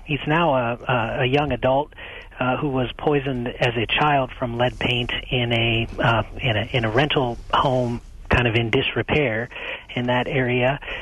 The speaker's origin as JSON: {"language": "English", "region": "Wisconsin", "country": "United States", "said": "Yeah, well, I'm originally from Wisconsin"}